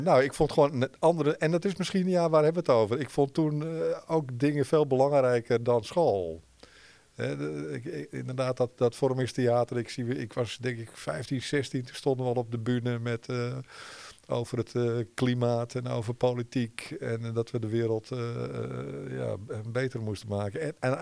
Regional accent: Muiden, North Holland, Netherlands; born there; Ik kom hier ook vandaan. Ik ben in Muiden geboren.

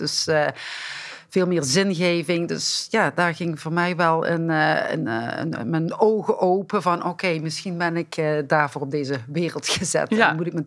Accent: Elsloo, Limburg, Netherlands; moved away as an adult; now in Waalwijk, Netherlands; Ik kom uit Elslo, een heel klein kasteeldorpje tegen Maastricht aan. Ik woon wel al vanaf mijn 21ste in Waalwijk.

